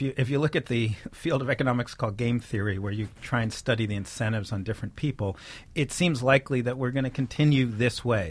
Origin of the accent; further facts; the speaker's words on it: New York City, New York, United States; I mean, I grew up in Greenwich Village, and I live in New York City